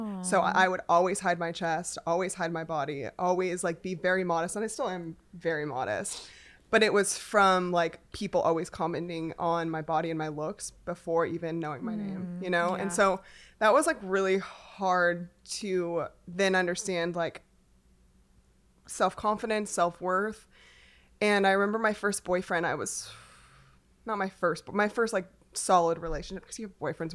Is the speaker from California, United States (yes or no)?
yes; California, United States; It's weird because I grew up in California and grew up in Orange County specifically, but I didn't have your stereotypical Orange County life.